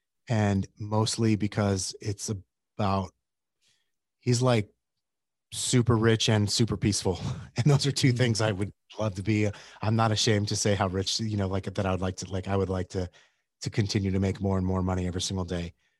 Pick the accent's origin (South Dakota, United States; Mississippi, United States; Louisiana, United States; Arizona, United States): Arizona, United States; Yuma; I grew up in Yuma, Arizona. For those of you who don't know where Yuma, Arizona, it is on the border of California, Arizona, and Mexico.